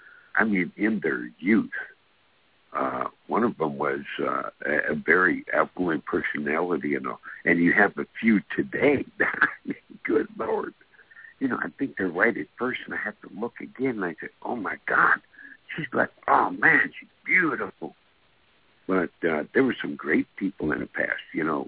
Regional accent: San Francisco, California, United States; I grew up with blacks in San Francisco, where I grew up and went to school, and most of my friends were black.

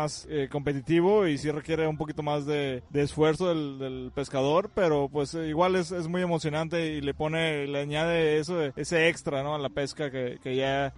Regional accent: Mexico; me enorgullece como mexicano ver este tipo de eventos

